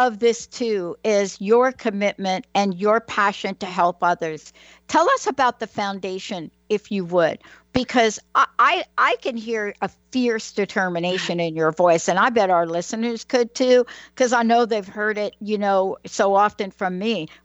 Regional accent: Bronx, New York, United States; I'm a kid from the Bronx, New York.

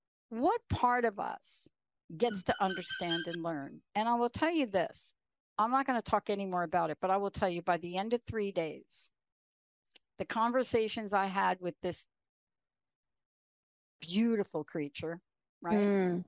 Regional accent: New York, United States; also born or lived in New Jersey; You know, growing up in New York, you know, you don't have a lot of snake activity going out there. But I also lived in New Jersey

